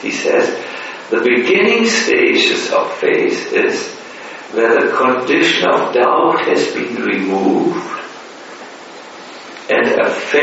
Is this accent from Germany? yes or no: yes; Germany; because I'm from Germany